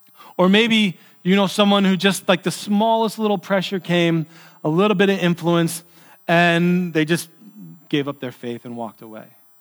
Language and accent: English; New York, United States; We grew up down in New York, and we were playing basketball